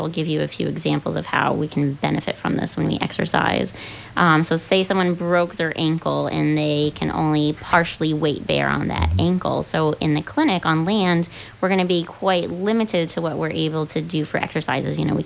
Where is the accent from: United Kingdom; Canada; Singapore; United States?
United States; Caribou, Maine; Yeah, I'm from Caribou.